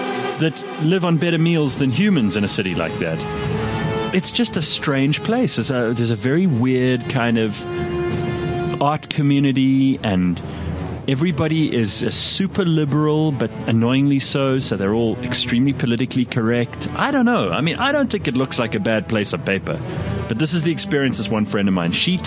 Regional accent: Pretoria, Gauteng, South Africa; I'm from Pretoria. I didn't get upset when people say things about Pretoria or Johannesburg.

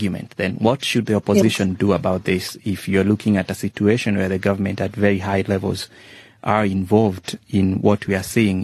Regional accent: Kenya; And as a Kenyan, I'll tell you this, we felt sort of like a huge sigh of relief coming from Tanzania.

